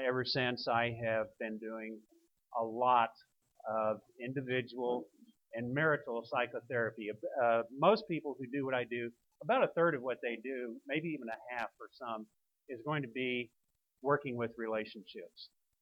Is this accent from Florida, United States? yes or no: no; Dallas, Texas, United States; I'm a Dallas native. I grew up in Oak Cliff, Texas. I still live in Oak Cliff, Texas.